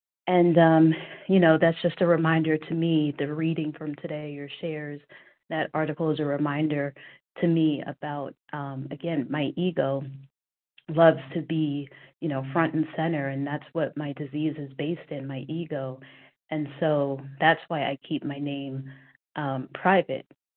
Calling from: New Jersey, United States; I'm listening as from New Jersey on the OA website.

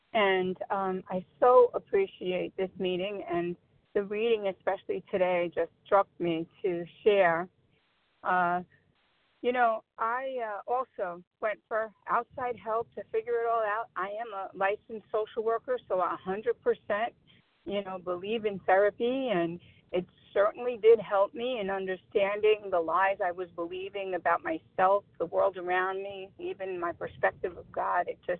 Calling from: Queens, New York, United States; I'm calling from New York, Queens, New York.

